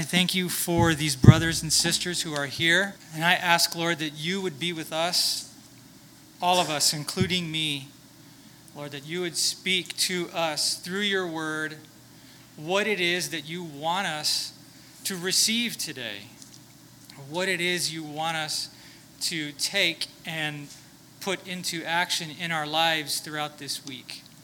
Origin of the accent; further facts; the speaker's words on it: Florida, United States; growing up in South Florida, hurricane season starts in May and goes all the way till November.